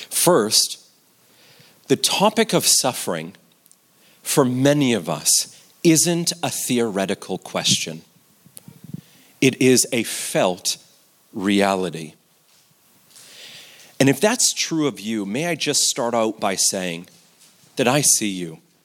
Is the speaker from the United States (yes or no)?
no; Canada; I'm from Canada, so I felt even more at home because it was a little bit cold. It's very cold where I'm from.